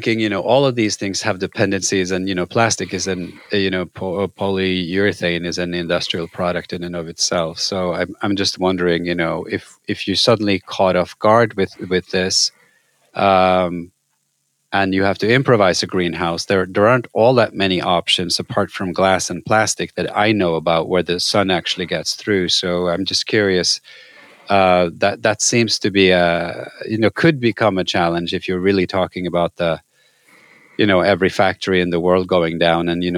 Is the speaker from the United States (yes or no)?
no; Norway; I grew up in Norway